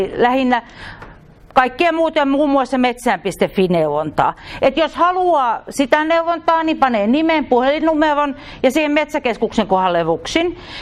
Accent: Häme, Finland; Vaikka olen Hämeestä, niin olen nopea puhumaan

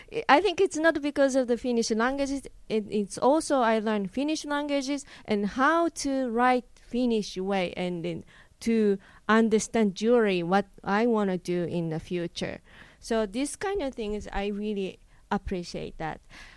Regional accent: Japan; because I'm from Japan, and then really, really, really different culture.

